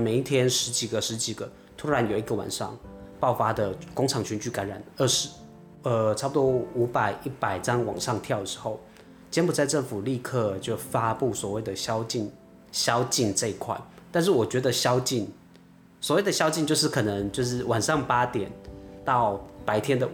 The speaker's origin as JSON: {"language": "Chinese", "country": "Taiwan", "said": "但依照我们台湾人的制度的话，如果说你这样子的话最高可以罚3万多块美金"}